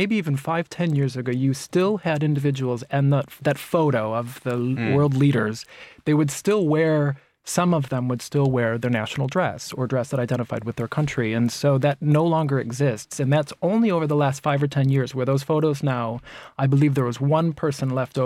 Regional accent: Chicago, Illinois, United States; I'm from Chicago originally. There were tailors in Chicago, my family there.

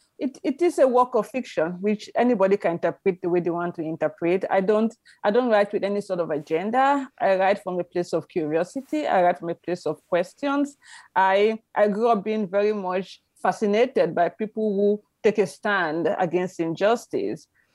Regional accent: Cameroon; The other thing that happened is that when I was growing up in Cameroon, a very famous environmentalist

